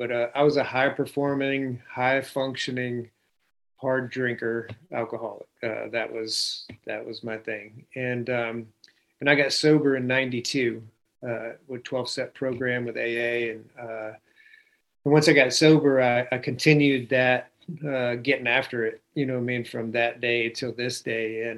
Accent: Florida, United States; I'm originally from South Florida. Came into the military whenever I was 20 years old.

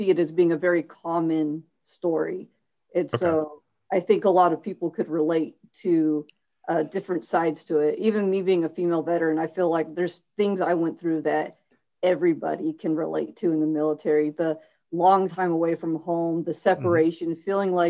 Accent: California, United States; And I was a surfer kid because I grew up in Central California.

